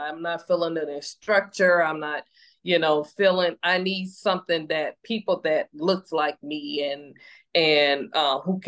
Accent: Chicago, Illinois, United States; And we embrace each other because we see someone just like me, and I'm from Chicago, but I was in Portland, Oregon.

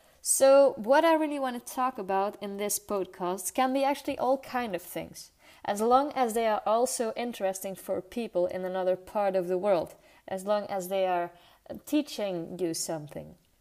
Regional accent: Belgium; English is a second language; I am a girl from Belgium

